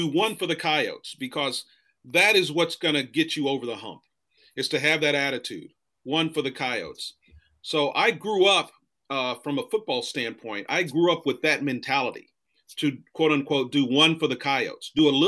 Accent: Texas, United States; I had all that motivation growing up in a military family and growing up in Texas high school football.

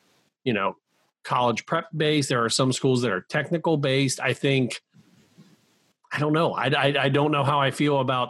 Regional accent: Cincinnati, Ohio, United States; I come from Cincinnati, where a lot of our private schools down here in Cincinnati are the Catholic schools.

